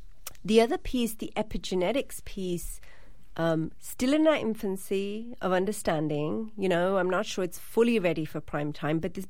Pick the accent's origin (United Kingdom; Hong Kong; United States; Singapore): United Kingdom; England; I was kind of disconnected from it because I grew up in England.